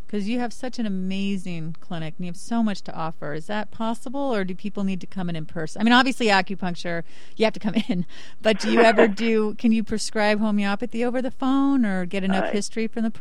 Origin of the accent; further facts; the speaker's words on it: California, United States; Well, I'm a Californian, so I don't know. I've been here almost 10 years. So, but, yeah, I am pretty much a coastal girl either way.